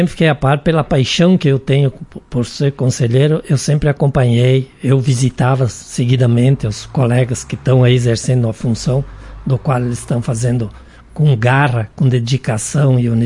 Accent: Marau, Rio Grande do Sul, Brazil; sou natural de Marau. Com muita honra sou nascido em Veado Pardo, do qual eu tenho a honra de dizer que sou daquela sociedade. Conheço muito bem o interior

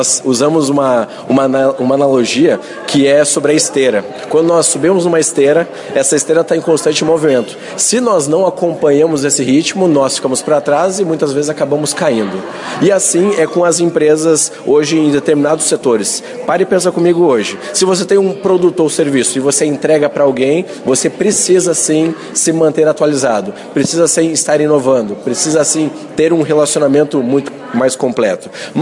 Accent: Passo Fundo, Rio Grande do Sul, Brazil; eu sou de Passo Fundo, né? E hoje eu sou engenheiro

